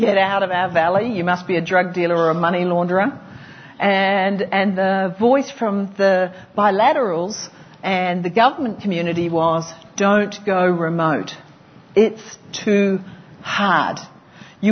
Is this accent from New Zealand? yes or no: yes; New Zealand; As a Kiwi girl, to pay my way through university, I was a commercial cleaner.